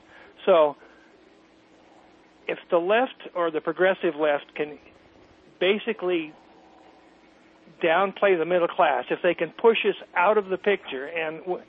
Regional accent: Alaska, United States; moved away; I'm from Alaska originally, so I'm all familiar

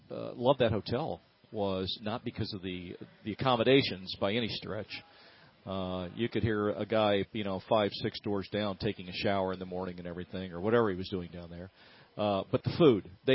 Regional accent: Indiana, United States; moved away; I grew up in Indiana before we moved here 25 years ago

